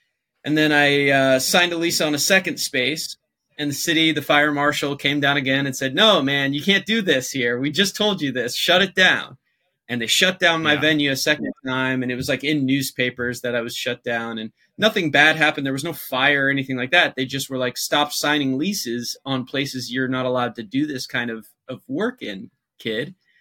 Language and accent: English; Seattle, Washington, United States; moved away as an adult; I moved from Seattle, Washington, which is the northwest of the United States, all the way down to Florida for law school